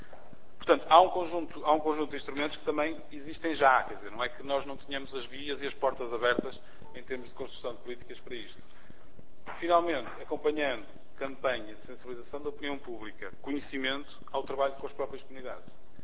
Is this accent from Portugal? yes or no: yes; Portugal; as nossas percepções enquanto portugueses sobre estas comunidades